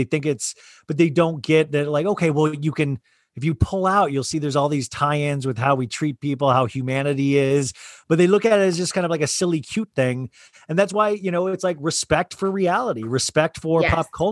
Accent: Kansas, United States; And I grew up in Kansas. So you're like, Hollywood, does that exist?

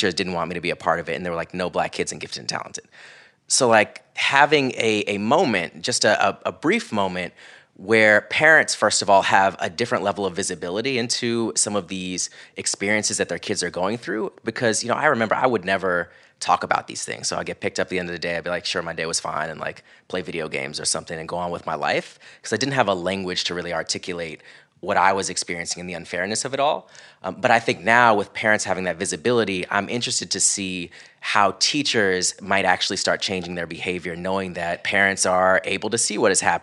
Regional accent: Florida, United States; growing up in Central Florida. I went to a predominantly white elementary school. It was really conservative.

